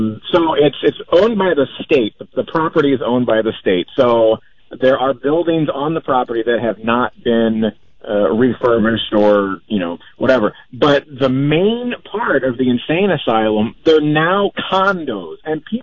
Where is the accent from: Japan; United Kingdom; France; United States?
United States; St. Louis, Missouri; And so someone asked me, and I said, well, I'm from St. Louis.